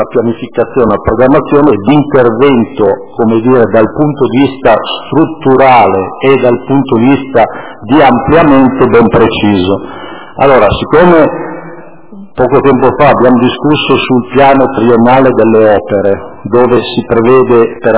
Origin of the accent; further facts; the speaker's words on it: Muggiano, Lombardy, Italy; io sono di Muggiano